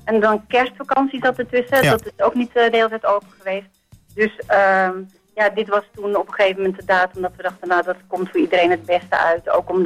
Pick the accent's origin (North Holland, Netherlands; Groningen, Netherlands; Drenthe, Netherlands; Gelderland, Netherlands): North Holland, Netherlands; Nieuw-Vennep; ik ben opgegroeid in Nieuw-Vennep. Mijn vader die is eigenlijk bolleboer geweest.